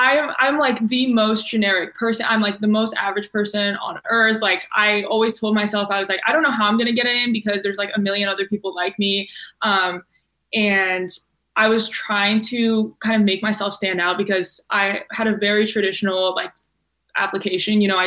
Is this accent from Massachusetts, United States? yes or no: no; Nebraska, United States; moved away as an adult; now in California, United States; And I'm like from Nebraska. And so I was like, I had this random idea. I was like, what if I just moved to California for a year?